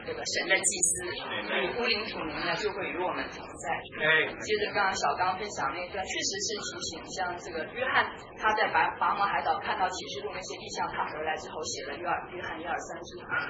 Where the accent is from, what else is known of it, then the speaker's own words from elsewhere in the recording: Shandong, China; 咱们山东人脾气急一点，但是很耿直